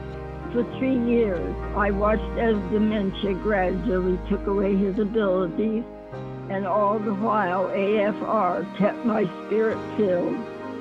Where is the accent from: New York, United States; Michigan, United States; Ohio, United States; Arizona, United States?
Ohio, United States; Alger; I'm from Alger, Ohio.